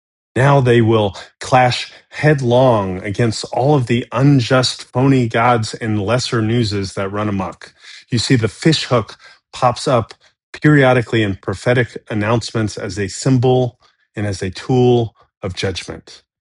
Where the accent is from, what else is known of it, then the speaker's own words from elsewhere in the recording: Florida, United States; I think growing up in Central Florida, of like fishers of men is like a like boomer style ministry for guys that already like to fish and don't want to sit down for a Bible study.